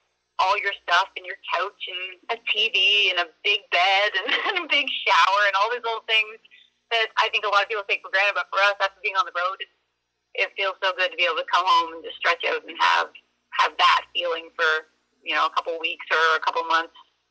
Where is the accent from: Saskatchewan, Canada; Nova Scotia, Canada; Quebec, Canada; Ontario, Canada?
Ontario, Canada; Yes, we are both from Ontario. We're both born and raised there. We now live in Alberta. We moved out there last year.